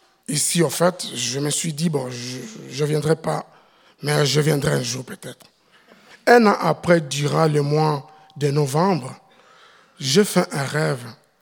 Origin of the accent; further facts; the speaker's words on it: eastern Congo, DR Congo; now in Switzerland; Le pays d'adoption, c'est la Suisse. Et mon premier pays d'origine, c'est le Congo RDC. Et je viens dans l'est du Congo, là où on massacre que les gens. Et le deuxième pays, c'est le Rwanda. C'est le pays de ma mère.